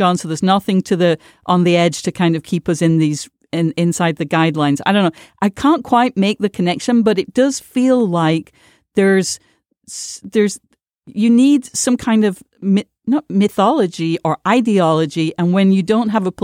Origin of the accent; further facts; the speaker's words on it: United Kingdom; I'm in my 50s, I grew up in Britain in an age when, you know, in an age and in an area where socialism was, you know, the mainstream option.